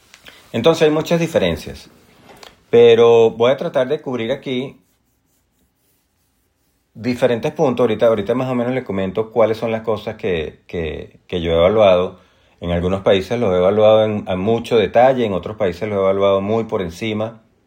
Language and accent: Spanish; Venezuela; Yo soy de Venezuela y muchos de aquí son latinos